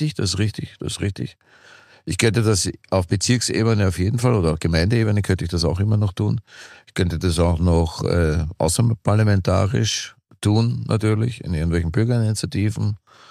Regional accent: Austria; ich als Österreicher, der dort lebt, trotzdem als Ausländer zähle, auch zu erkennen als Ausländer bin, durch meine Sprache tatsächlich zu erkennen bin, dass ich nicht von dort bin

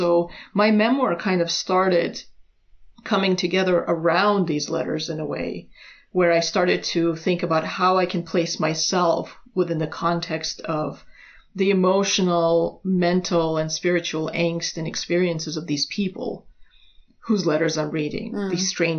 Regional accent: United States; I'm a Roma from America, you know, an immigrant, and I made it in America

